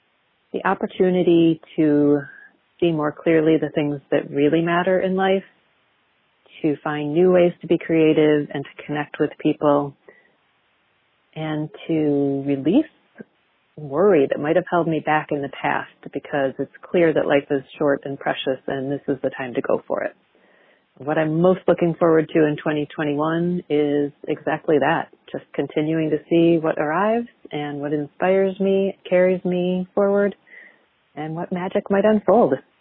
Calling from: New York, United States; I am calling in from Western New York, the Finger Lakes area near Rochester.

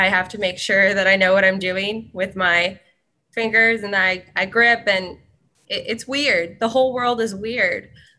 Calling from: Roanoke, Virginia, United States; I'm actually calling from my boss, Dr. Bishop's office in the C-suite at Carilion in Roanoke.

